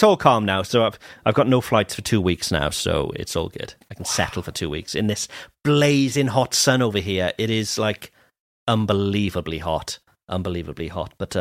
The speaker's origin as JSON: {"language": "English", "town": "Cardiff", "region": "Wales", "country": "United Kingdom", "tie": "born or raised there", "said": "were playing in Cardiff, which is my hometown, last night."}